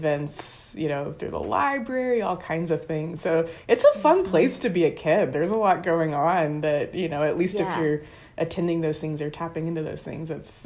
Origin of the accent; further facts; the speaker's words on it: Richmond, Indiana, United States; Yeah, so I honestly loved growing up in Richmond. I grew up in this really sweet little spot next to what was Parkview Elementary at the time.